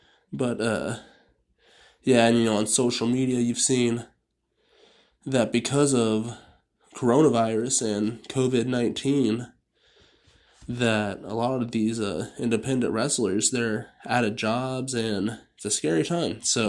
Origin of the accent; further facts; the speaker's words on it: Waxahachie, Texas, United States; the Native American word Waxahachie, which is my hometown in Texas.